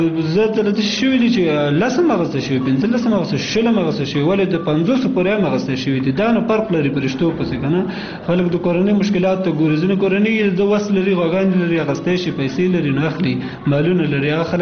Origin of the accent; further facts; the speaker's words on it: Kunar, Afghanistan; تا ته ما مخکې وویل چې زه اصلا د کونړ ولایت اوسیدونکی یم. ګوره ما په نورستان کې وخت هم تیر کړی